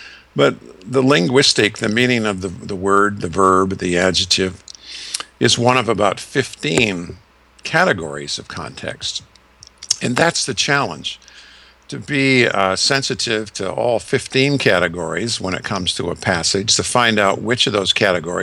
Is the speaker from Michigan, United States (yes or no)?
yes; Grand Rapids, Michigan, United States; Well, you know, my hometown was Grand Rapids.